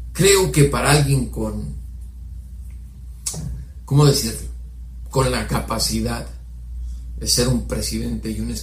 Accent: Mexico; para mí, como mexicano

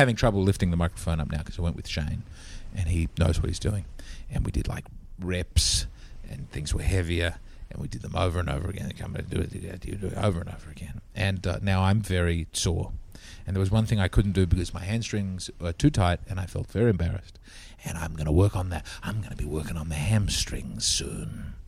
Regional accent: Australia; I said, I'm Australian.

